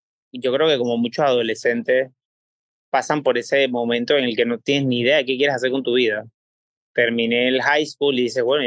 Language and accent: Spanish; Panama; yo soy de Panamá, terminas el bachillerato